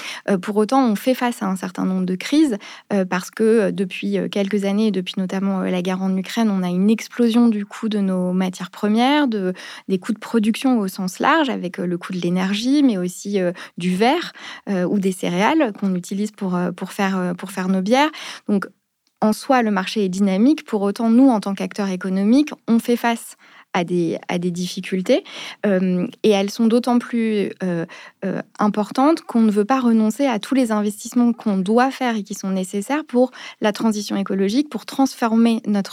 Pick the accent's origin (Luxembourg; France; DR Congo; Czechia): France; Paris, Île-de-France; je suis parisienne et j'ai commencé ma carrière dans l'administration.